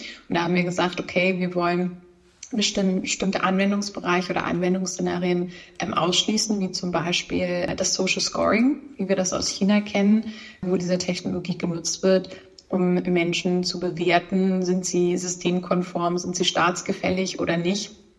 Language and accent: German; Hamburg, Germany; als Hamburgerin